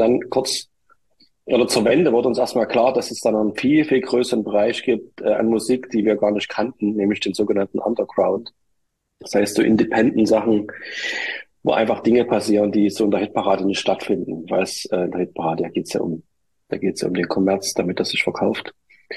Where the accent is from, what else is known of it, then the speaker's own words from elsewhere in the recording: Leipzig, Saxony, Germany; komme aus Leipzig, gebürtiger Leipziger, aber wird es bestimmt am Dialekt hören.